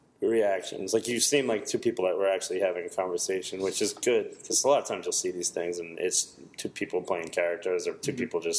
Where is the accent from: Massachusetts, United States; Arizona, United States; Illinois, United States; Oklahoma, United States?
Massachusetts, United States; Boston; I'm Dorchester.